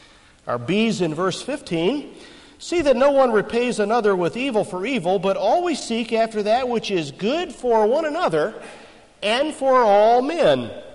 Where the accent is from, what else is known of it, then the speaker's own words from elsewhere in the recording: Silver Spring, Maryland, United States; And I can remember growing up in Silver Spring, Maryland. We lived at 628 East Silver Spring Avenue.